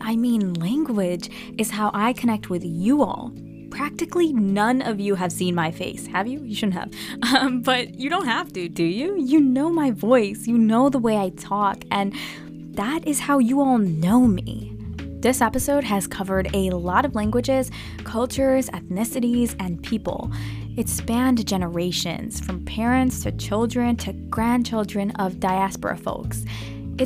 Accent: United States; As I've learned growing up in the United States my whole life

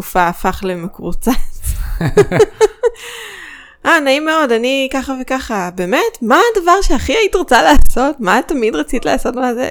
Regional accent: Petah Tikva, Central District, Israel; מפתח תקווה מכפר גנים. גדלתי שם בשכונה. הגענו לשם כשהייתי בכיתה ב', לפני כן היינו בפתח תקווה באזור אחר.

